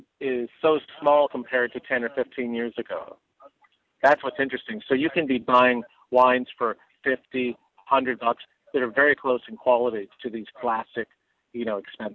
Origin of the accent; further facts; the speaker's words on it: Los Angeles, California, United States; also born or lived in Europe; You know, I moved away to Europe 25 years ago, and now I've come back. Actually, was born and raised in Los Angeles.